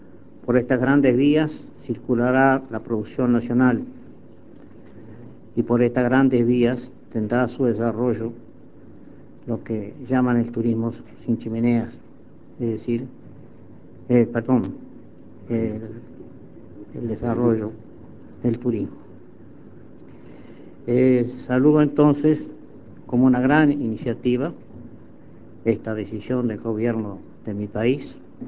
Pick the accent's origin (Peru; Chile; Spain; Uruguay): Uruguay; como uruguayo, como hombre político, he dedicado mi vida o la mayor parte de ella a esta acción.